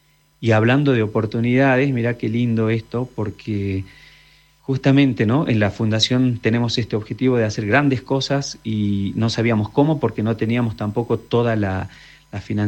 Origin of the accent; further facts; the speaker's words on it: Humahuaca, Jujuy, Argentina; also born or lived in Berlin; decidí volverme a Argentina, ¿no?, y más específicamente a mi ciudad natal, a Humahuaca. Muchos van a decir que estoy loco, porque realmente en los últimos años yo vivía en Berlín antes de volver a Humahuaca